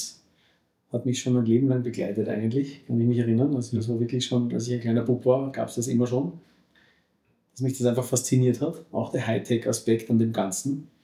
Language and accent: German; Salzburg, Austria; born there; bin eigentlich zwar geboren in Salzburg, aber fühle mich als Wiener und Salzburger, sagen wir so.